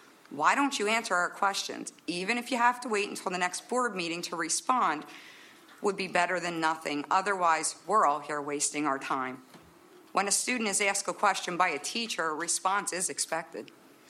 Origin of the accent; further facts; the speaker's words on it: Narvon, Pennsylvania, United States; I'm from Narvon.